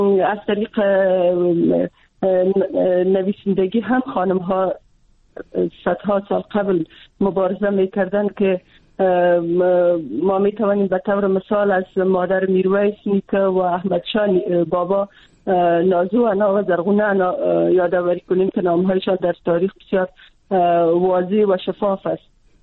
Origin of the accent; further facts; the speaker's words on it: Afghanistan; خودم چون از افغانستان هستم